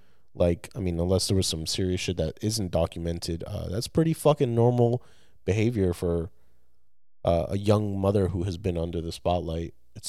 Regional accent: New Jersey, United States; I remember growing up in New Jersey, we went through a heat wave one year

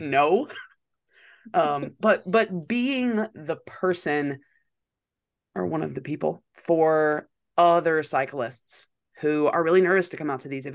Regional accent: North Carolina, United States; I'm coming from North Carolina. So like we have mountains, but no, we don't.

